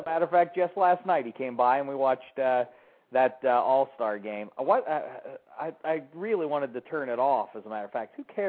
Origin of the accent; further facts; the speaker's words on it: Pittsburgh, Pennsylvania, United States; I grew up in Pittsburgh.